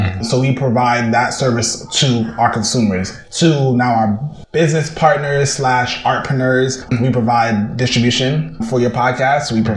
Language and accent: English; Brooklyn, New York, United States; Growing up in Brooklyn, we had a bunch of pirate stations that would play like soca all the time.